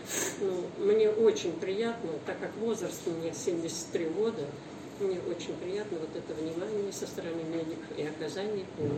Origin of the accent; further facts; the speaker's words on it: Russia; из станицы Итерьевска, Михайловского района.